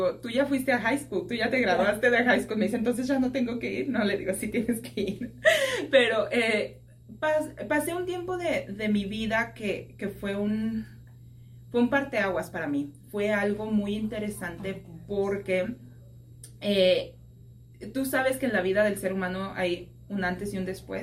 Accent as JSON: {"language": "Spanish", "region": "Mexico City", "country": "Mexico", "said": "yo soy de la Ciudad de México, centro y sur. La familia de mi mamá está en el sur de México."}